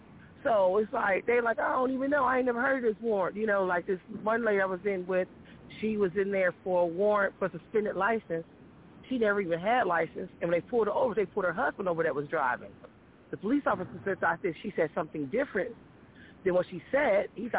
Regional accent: Missouri, United States; now in Jacksonville, United States; One is like in Missouri, and that's my hometown where I'm from, and also here in Jacksonville

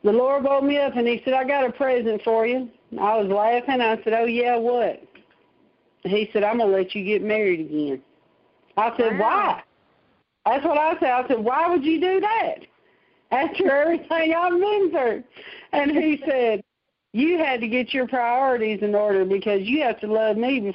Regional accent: Nashville, Tennessee, United States; yes, I say it with an R because I'm from Nashville.

